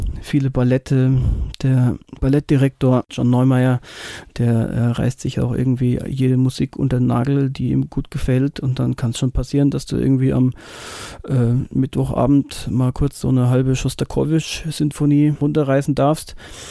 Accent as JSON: {"language": "German", "region": "Bavaria", "country": "Germany", "lives_now": "Hamburg, Germany", "said": "als Franke in München hat man schon ein bisschen zu kämpfen, aber es geht schon."}